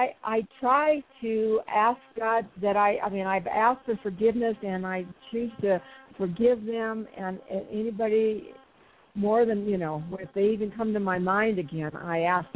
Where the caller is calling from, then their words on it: Colorado, United States; Oh, I'm calling from Colorado, the southern mountain in the southern central part of Colorado.